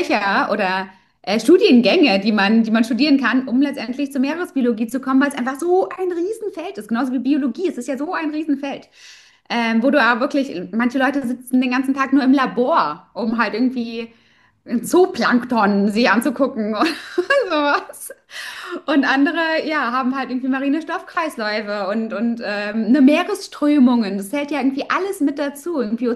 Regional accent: North Rhine-Westphalia, Germany; now in Soma Bay, Egypt; Ich komme aus Deutschland, aus der Nähe von Köln tatsächlich. Und bin jetzt aber seit 3 Jahren aus Deutschland raus und wohne mittlerweile in Somer Bay, also 40 Kilometer südlich von Ogala

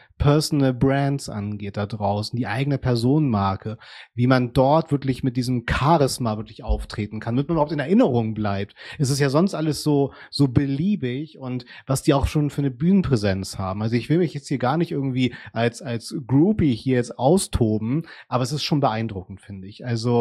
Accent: Hamburg, Germany; in meiner Heimatstadt Hamburg

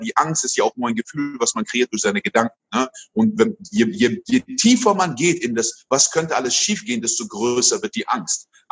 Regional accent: Côte d’Ivoire; now in Germany; Ich bin in Elfmeinküste groß geworden, dann nach Deutschland gezogen. Meine Eltern sind sehr viel umgezogen.

